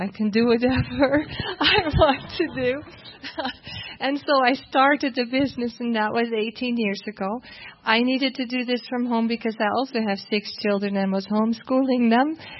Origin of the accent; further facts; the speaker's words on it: Netherlands; English is a second language; now in United States; My background is that I am from Holland originally